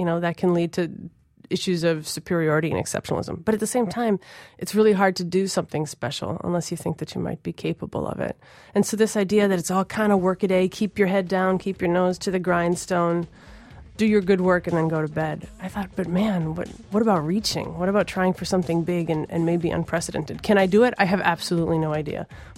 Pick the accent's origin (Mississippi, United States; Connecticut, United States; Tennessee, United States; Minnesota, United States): Minnesota, United States; as much as I love the values that I gleaned from a childhood growing up in Minnesota